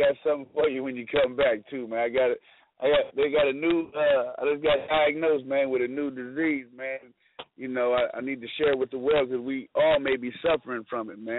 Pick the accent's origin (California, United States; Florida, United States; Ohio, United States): California, United States; Fairfield; Nah, I'm from Fairfield, bro. You know, I'm from Fairfield. So, you know, 707.